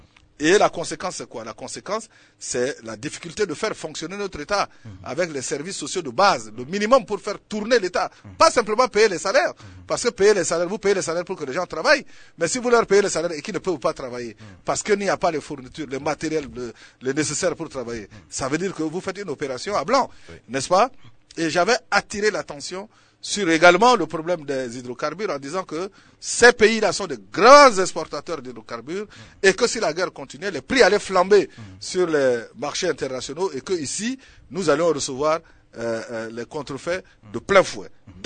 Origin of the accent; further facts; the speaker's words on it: Central African Republic; Je parle en tant que centrafricain.